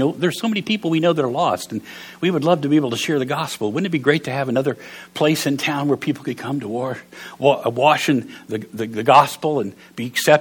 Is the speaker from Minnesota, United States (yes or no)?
no; West Virginia, United States; I'm from West Virginia. I don't deal with that many zeros.